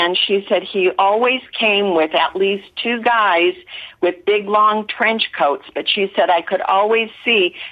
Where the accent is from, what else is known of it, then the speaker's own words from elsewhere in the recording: East Dubuque, Illinois, United States; I come from East Dubuque, Illinois, mm-hmm. and it's right on the Mississippi.